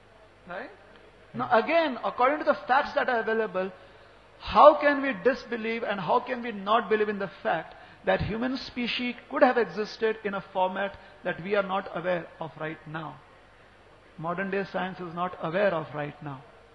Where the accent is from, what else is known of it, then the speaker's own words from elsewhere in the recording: Maharashtra, India; As an Indian, I have a right which is applicable in India. And as a Maharashtrian, growing up in Maharashtra, being born here, I have rights for the state of Maharashtra